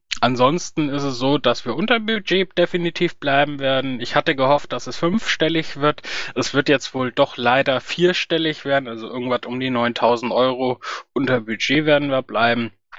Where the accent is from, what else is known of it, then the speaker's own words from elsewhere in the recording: Bavaria, Germany; Ach, ich bin Franke.